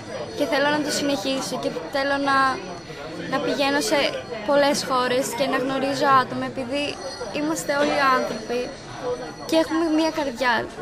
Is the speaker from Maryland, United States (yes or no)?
yes; Maryland, United States; also born or lived in Johannesburg, South Africa / Athens, Greece / North Macedonia; Γεννήθηκα στη Νότια Αφρική, στο Johannesburg, και μετά μεγάλωσα στην Αμερική, in Maryland. Ήμουν εκεί για 7 χρόνια. Ήμουνα σε μια κοινότητα με Έλληνες, είχα φίλες από την Ελλάδα.